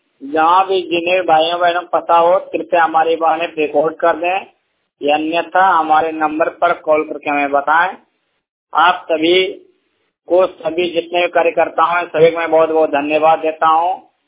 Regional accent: Bihar, India; Bhagalpur district Bihar का रहने वाला हूँ।

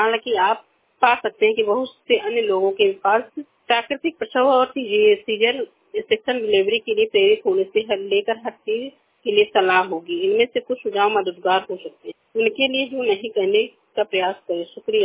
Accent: Basti, Uttar Pradesh, India; मैं बस्ती जिले से हूँ।

